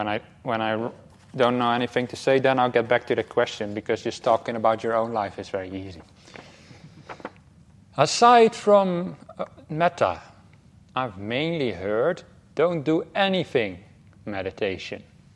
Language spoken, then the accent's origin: English; Netherlands; English is a second language; now in Australia; I'm from the Netherlands, by the way.